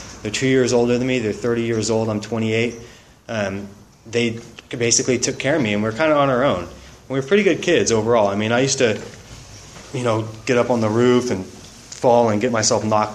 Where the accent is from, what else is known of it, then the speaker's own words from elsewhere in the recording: Santa Maria, California, United States; So, I was born and raised in Santa Maria. My father moved here from Long Beach.